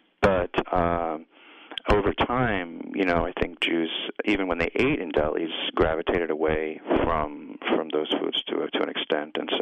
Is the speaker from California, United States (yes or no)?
no; New York, United States; moved, like, to where I grew up on Long Island